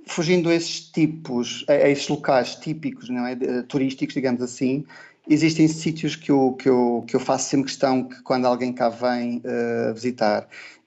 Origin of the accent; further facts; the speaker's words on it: Madeira, Portugal; moved away as an adult; also born or lived in Coimbra; quando saí da Madeira e fui para Coimbra estudar